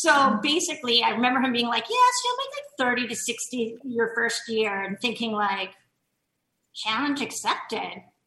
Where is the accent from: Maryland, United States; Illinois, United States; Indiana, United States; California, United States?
Maryland, United States; also born or lived in New York City; where I grew up in the Maryland area.